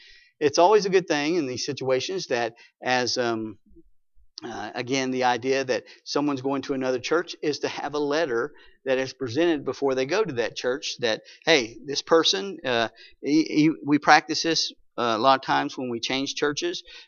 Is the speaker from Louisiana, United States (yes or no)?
yes; Alexandria, Louisiana, United States; born there; It's funny, I was born in Alexandria too, Louisiana, but anyway, different place.